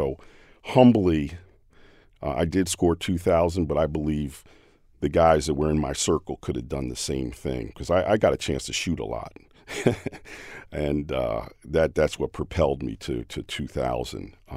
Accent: Orange, New Jersey, United States; I hung out with all the guys I grew up with in Orange.

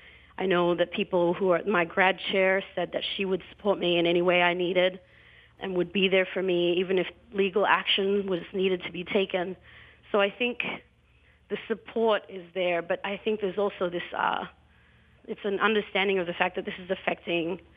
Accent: Somalia; I'm a black woman. I'm from the Somalia.

